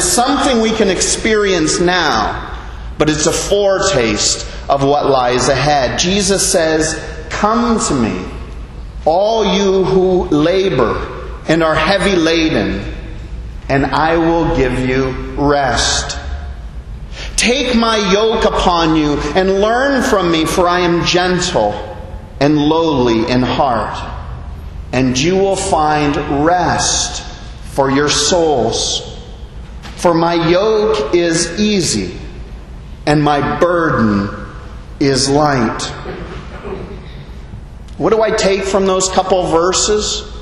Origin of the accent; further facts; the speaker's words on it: Canada; now in Bahamas; As a Canadian, I'm telling you, trust me, the slogan is very compelling.